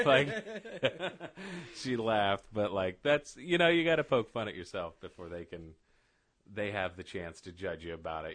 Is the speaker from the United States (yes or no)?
yes; Ohio, United States; because we're all from Ohio, of course, in the Guard